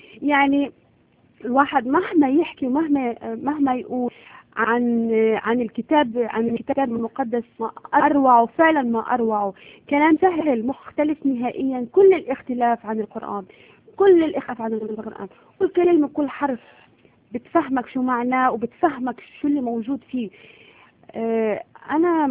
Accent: Syria; also born or lived in Gulf states; now in Europe; وبما اني انا متربايه بدول الخليج فانا شامي وبعرف افهم انواع البخور اللي تربيت وعشت عليها في دول الخليج،

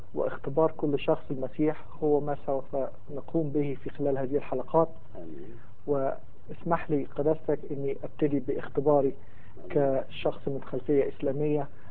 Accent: Alexandria, Alexandria Governorate, Egypt; born or raised there

